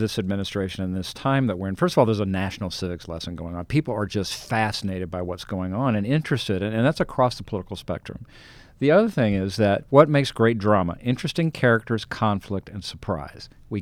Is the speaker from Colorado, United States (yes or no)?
yes; Colorado, United States; I'm the guy from Colorado and, you know, the bland Colorado Midwesterner.